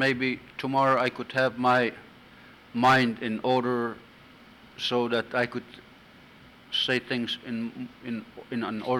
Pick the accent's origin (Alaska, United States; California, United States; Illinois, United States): Alaska, United States; Hooper Bay; When I was a young lady, I grew up in Hooper Bay.